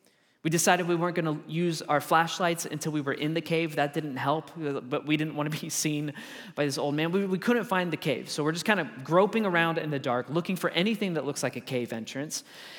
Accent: Colorado, United States; okay? I'm from Colorado, but I've been here a few times to be able to teach.

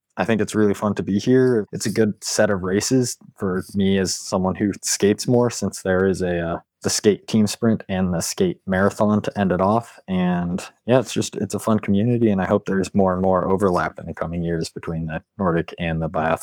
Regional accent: Salt Lake City, Utah, United States; Yeah, so I grew up in Salt Lake City, Utah.

